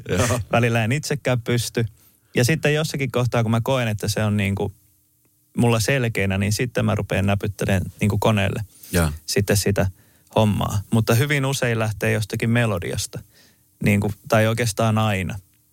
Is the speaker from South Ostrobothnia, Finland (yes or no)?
yes; Isojoki, South Ostrobothnia, Finland; Ja sitten mä muistan, kun mä oon Isojoelta kotosi, niin siellä oli ne kaverit sitten, jolla oli auto, ne oli vanhempia.